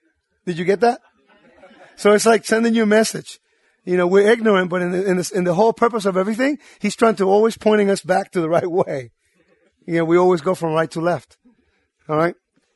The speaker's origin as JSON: {"language": "English", "country": "Puerto Rico", "said": "I'm freezing like this because I'm from Puerto Rico."}